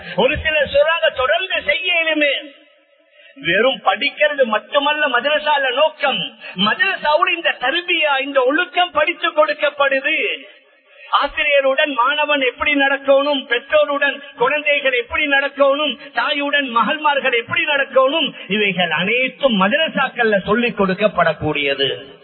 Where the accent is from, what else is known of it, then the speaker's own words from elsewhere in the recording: Sri Lanka; எங்கட ஸ்ரீலங்கன்ஸ் ஆக இருக்கலாம், நான் ஸ்ரீலங்கன்ஸ் ஆக இருக்கலாம்